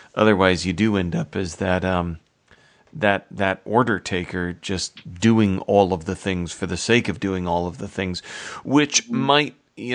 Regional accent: United States; Oh my gosh, I'm an American on an international stage

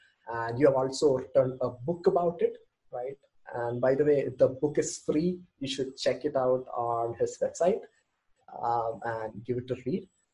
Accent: Kerala, India; So I'm from India. I'm from Kerala, like a small state in India.

